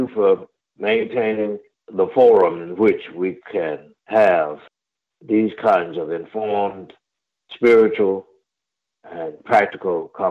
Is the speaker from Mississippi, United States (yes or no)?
yes; Jackson, Mississippi, United States; in my hometown of Jackson, Mississippi